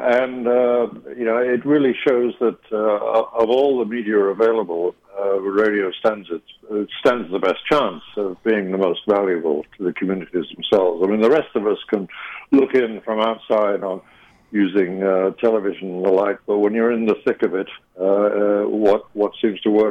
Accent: New York, United States; my hometown public station is WNYC

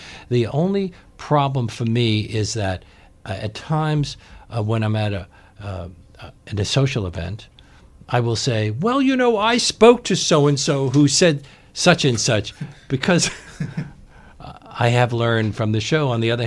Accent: Brooklyn, New York, United States; because I grew up in Bed-Stuy

